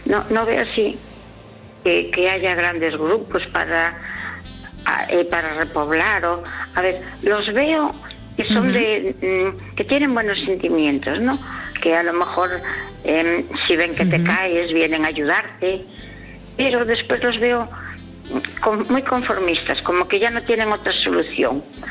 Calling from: Pontevedra, Galicia, Spain; de Pontevedra.

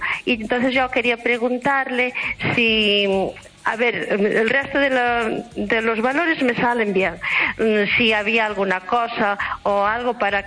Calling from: Pontevedra, Galicia, Spain; de Pontevedra.

